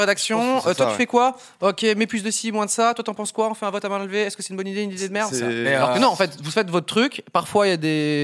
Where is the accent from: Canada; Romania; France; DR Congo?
Romania; French is a second language